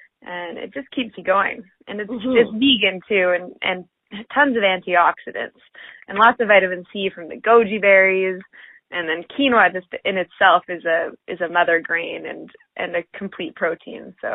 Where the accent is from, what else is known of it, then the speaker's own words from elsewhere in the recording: Whistler, British Columbia, Canada; I was born and raised in Whistler